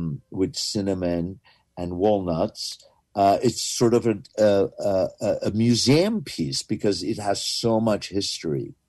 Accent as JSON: {"language": "English", "country": "Iran", "said": "I'm an Armenian from Iran"}